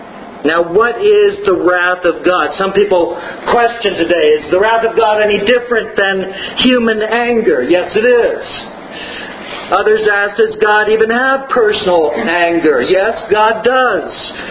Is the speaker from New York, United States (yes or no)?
yes; Tarrytown, New York, United States; I was born in Tarrytown, New York. I remember growing up there that my parents, who were from California, were very sad that they couldn't get Mexican food in New York.